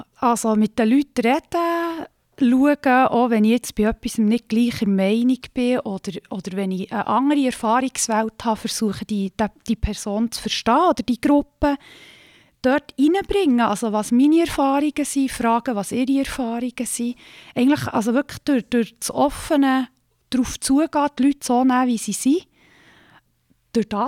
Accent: Köniz, Bern, Switzerland; ich bin in Könitz aufgewachsen.

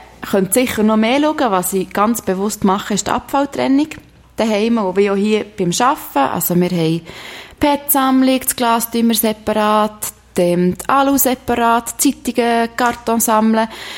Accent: Brienz, Bern, Switzerland; now in Steffisburg, Switzerland; Ich bin 33, in Brienz aufgewachsen, wohne jetzt seit längerem in Steffisburg.

